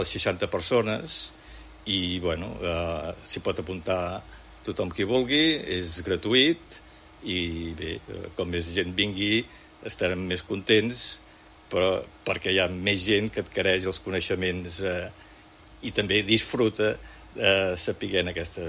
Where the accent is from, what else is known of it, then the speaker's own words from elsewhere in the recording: Manresa, Catalonia, Spain; Faig propaganda de Sallent, soc de Manresà